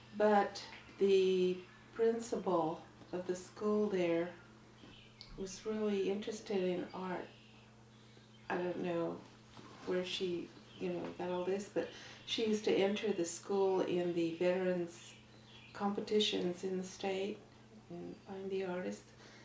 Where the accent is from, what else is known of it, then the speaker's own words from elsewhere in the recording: Usk, Washington, United States; first language Kalispell; English is a second language; also born or lived in Creston, Canada; I was born in Creston, British Columbia, and I was raised by … in Usk, Washington, on the Kalispell Indian Reservation there.